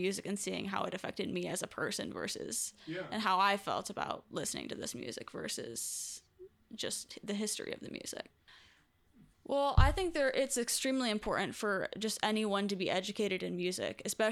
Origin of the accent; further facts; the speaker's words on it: Chicago, Illinois, United States; growing up in Chicago, it was cold and I would still go out and I would listen to music